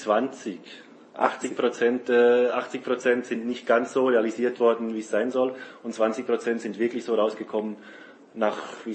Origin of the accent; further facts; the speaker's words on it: Switzerland; Bei uns in der Schweiz wird ab und zu ist noch die Idee